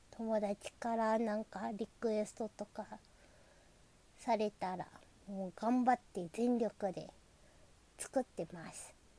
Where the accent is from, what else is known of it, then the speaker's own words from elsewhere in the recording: Osaka, Japan; 出身地は大阪で新人声優です。